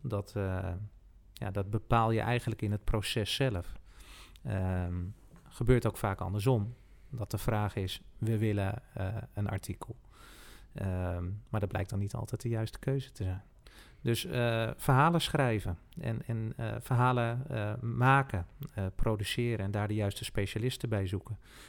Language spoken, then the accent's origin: Dutch; Haarlem, North Holland, Netherlands; Maar ik kom uit Haarlem.